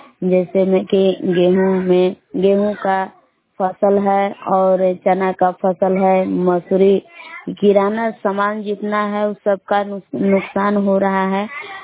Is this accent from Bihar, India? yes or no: yes; Belav, Bihar, India; ग्राम बेलाव जिला कैमूर भगवान के निवासी हूँ।